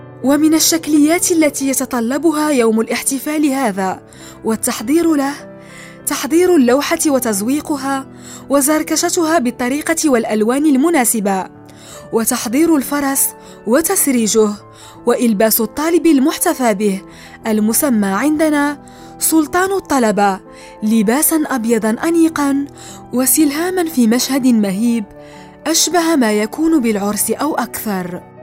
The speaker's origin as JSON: {"language": "Arabic", "country": "Morocco", "said": "التي يقيمها المغاربة لحفظ القرآن في بلدنا المغرب"}